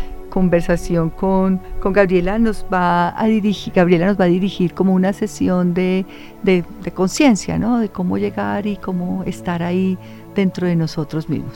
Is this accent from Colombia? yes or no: yes; Colombia; qué lindo que tengamos cada vez más posibilidades como colombianos de acceder a métodos